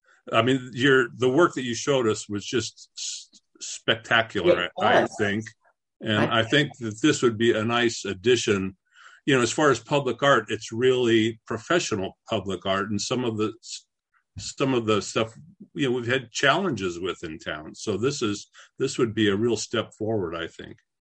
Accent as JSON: {"language": "English", "town": "Los Angeles", "region": "California", "country": "United States", "said": "I'm from Los Angeles, and it reminds me of the LA Fine Arts Squad."}